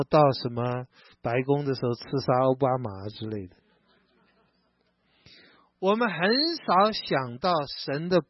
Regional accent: Taiwan; 实在我自己从台湾来的，这个经文也对我也特别有安慰哈

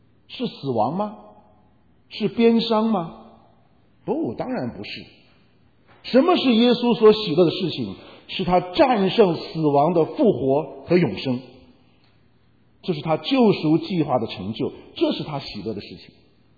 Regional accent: Guangdong, China; 特别是南方啊，因为我是广东长大，所以我常常讲广东的例子。

